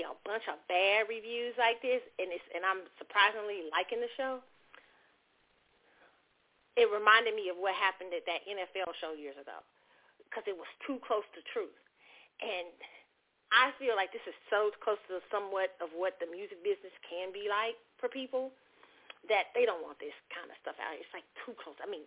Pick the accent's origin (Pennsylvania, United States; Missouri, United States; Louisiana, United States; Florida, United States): Missouri, United States; Kansas City; I grew up in the Midwest in Kansas City.